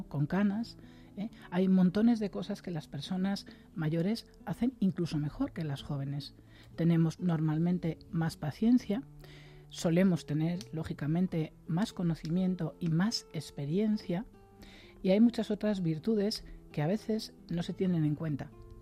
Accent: Spain; los españoles destacamos, por ejemplo, en innovación por nuestra capacidad de improvisar.

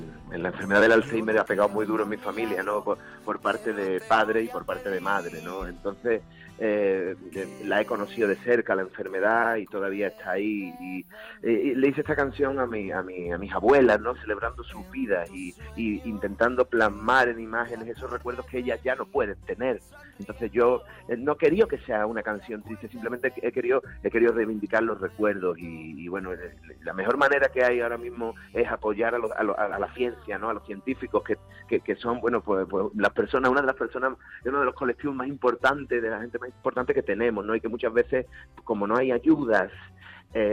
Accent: Seville, Andalusia, Spain; yo soy sevillano

